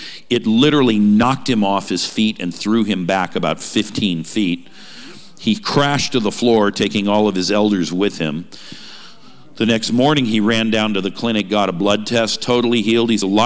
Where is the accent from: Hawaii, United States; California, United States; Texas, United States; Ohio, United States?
California, United States; There have been a few of them of late, including in my home state of California.